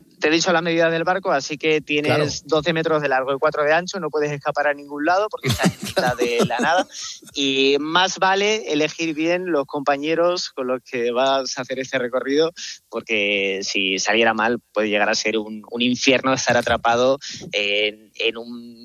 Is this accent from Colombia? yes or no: no; Extremadura, Spain; Yo soy de Extremadura, que allí, como bien sabes, poco mar tenemos